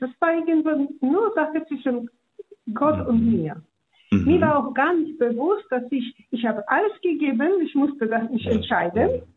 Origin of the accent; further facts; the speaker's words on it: Warsaw, Masovian Voivodeship, Poland; Ich komme aus Warschau.